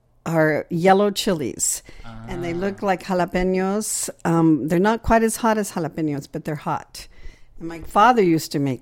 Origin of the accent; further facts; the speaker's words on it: Albuquerque, New Mexico, United States; Yes, I grew up in Albuquerque with my sister, my only sister, just the two of us.